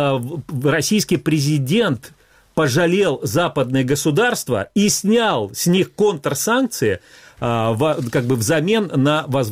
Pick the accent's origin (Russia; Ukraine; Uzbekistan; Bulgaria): Ukraine; Crimea; Да, я крымчанин, я крымски ориентированный человек, всю жизнь прожил на территории Крыма